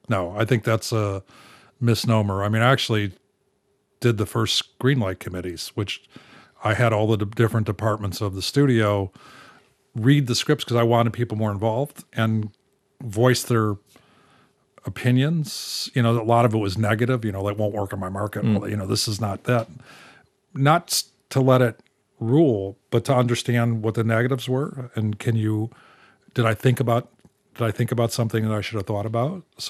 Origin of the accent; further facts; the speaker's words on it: United States; I'm American